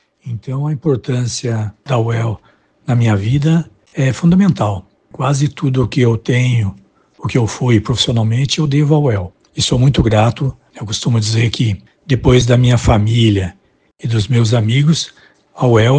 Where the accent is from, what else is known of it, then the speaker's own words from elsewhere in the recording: Campos Novos Paulista, São Paulo, Brazil; moved away as an adult; also born or lived in Astorga; now in Londrina, Brazil; nasci em Astorga, mas mudei para Campos Novos Paulista, no interior de São Paulo, muito novo, e lá me criei. Cheguei em Londrina em agosto de 1978